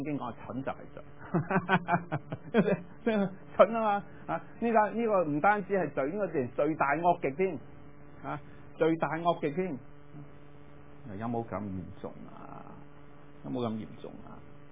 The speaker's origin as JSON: {"language": "Cantonese", "country": "China", "said": "我哋中國人"}